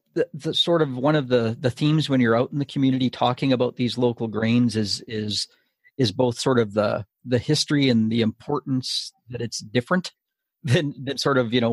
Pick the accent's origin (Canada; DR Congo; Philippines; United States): Canada; Saskatchewan; You know, I'm from Saskatchewan and I grew up in the 1970s, right?